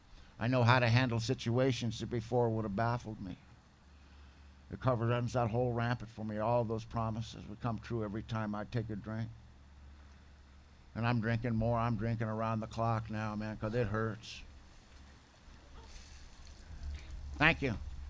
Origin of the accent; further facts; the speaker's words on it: California, United States; I'm from Southern California. That ain't no big deal, you know. But you people in the South are really uptight, man.